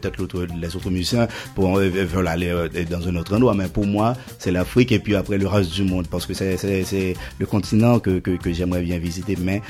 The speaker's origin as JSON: {"language": "French", "town": "Pétion-Ville", "region": "Ouest", "country": "Haiti", "said": "chez nous à Pétionville, les gens ont aimé."}